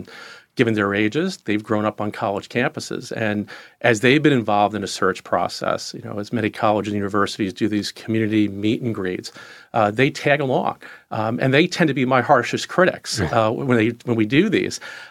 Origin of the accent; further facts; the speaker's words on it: New York, United States; You know, growing up in New York, certainly being a Yankee fan